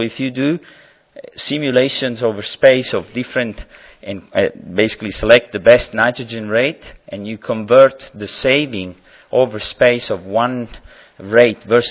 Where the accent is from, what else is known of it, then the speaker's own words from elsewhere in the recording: Naples, Campania, Italy; English is a second language; So this is a mosaic in Pompeii, Naples, my hometown